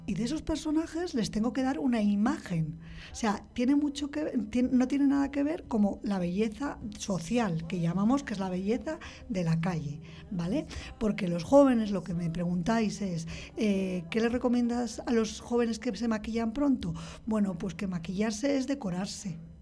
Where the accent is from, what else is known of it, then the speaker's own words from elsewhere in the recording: Castile and León, Spain; yo vengo de una provincia que se llama Burgos